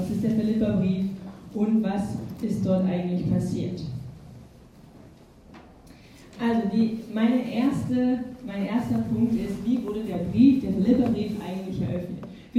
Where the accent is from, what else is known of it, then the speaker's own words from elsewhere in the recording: Eisenstadt, Burgenland, Austria; born there; Ich bin hier in Eisenstadt geboren, im Krankenhaus.